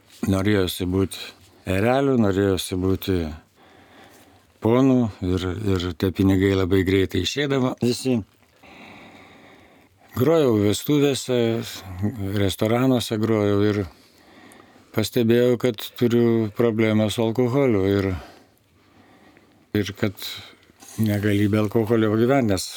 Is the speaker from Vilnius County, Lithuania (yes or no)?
no; Kaunas, Kaunas County, Lithuania; born there; 63 metai. Jaunikaitis. Gimiau Kaune, Lietuvių gatvėje.